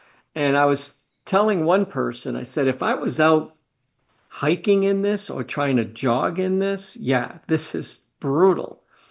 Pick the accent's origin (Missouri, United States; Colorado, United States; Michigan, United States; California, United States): Colorado, United States; When people hear, still now, I'm from Colorado, and if they haven't met me yet, they don't know why I want to move.